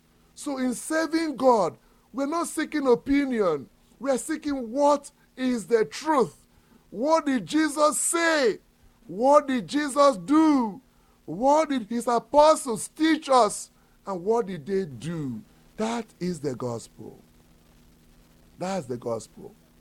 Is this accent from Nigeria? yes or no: yes; South East, Nigeria; As my people say in Nigeria, my people, the Igbo tribe, I come from the Igbo tribe, where we are mainly Christians.